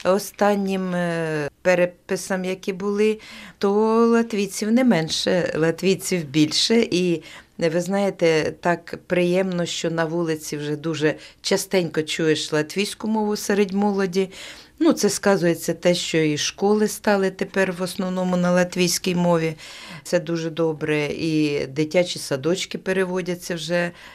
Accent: Dnipropetrovsk Oblast, Ukraine; now in Daugavpils, Latvia; А я з Дніпропетровщини. Ну, а потім мене тут знайшли. Чоловік латвієць, сподобалось йому, вийшла заміж і так і лишилася.

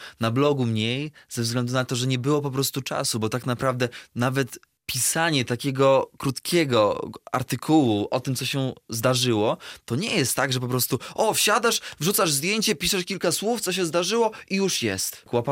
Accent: Podlaskie Voivodeship, Poland; białego człowieka, takiego jak ja z Podlasia

